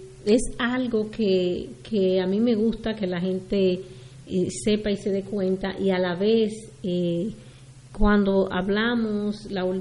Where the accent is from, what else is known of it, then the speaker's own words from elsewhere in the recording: Dominican Republic; cuando yo llegué a este país es que de donde yo vengo, República Dominicana, nosotros hacemos la fila